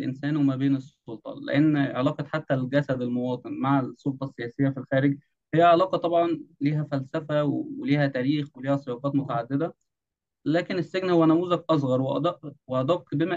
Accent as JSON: {"language": "Arabic", "town": "Damietta", "region": "Damietta Governorate", "country": "Egypt", "said": "كان في دائرة عندنا في دمياط اسمها جنح أمن دولة طوارئ"}